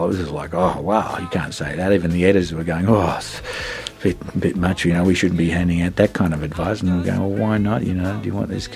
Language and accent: English; Melbourne, Victoria, Australia; because we're from Melbourne